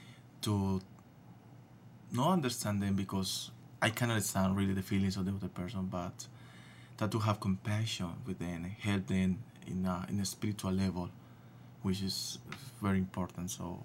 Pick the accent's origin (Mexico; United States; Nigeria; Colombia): Colombia; Okay, I came from Colombia, South America